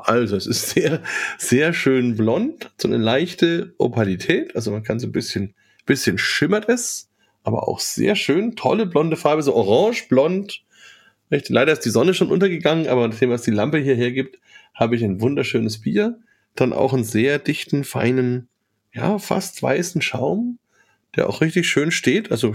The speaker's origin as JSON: {"language": "German", "town": "Bamberg", "region": "Bavaria", "country": "Germany", "tie": "born or raised there", "said": "Ich bin ja auch noch nicht wirklich aus Bamberg weggekommen."}